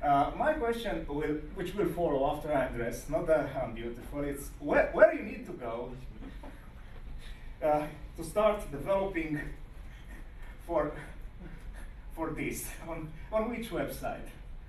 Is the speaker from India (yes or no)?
no; Romania; I'm an MVP from Romania.